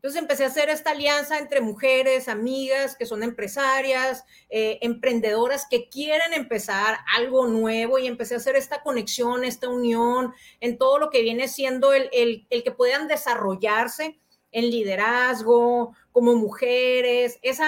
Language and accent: Spanish; Mexicali, Baja California, Mexico; soy de Mexicali, Baja California, frontera con Estados Unidos.